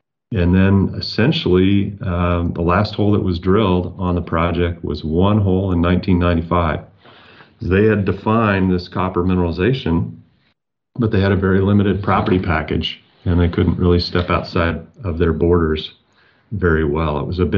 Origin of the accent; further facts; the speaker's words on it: Midwest, United States; I grew up in the Midwest and learned about mountains in the La Plata Mountains